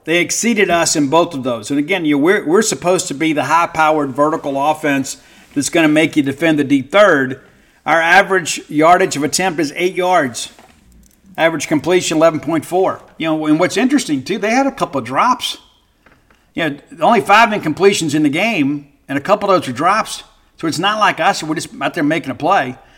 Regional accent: Mississippi, United States; I'm from South Mississippi. I know that's sacrilege to get grilled chicken.

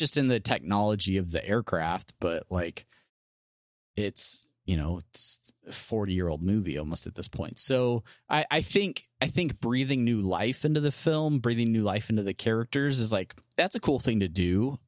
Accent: San Diego, California, United States; I grew up in San Diego, right? So I grew up around a heavy like Navy population.

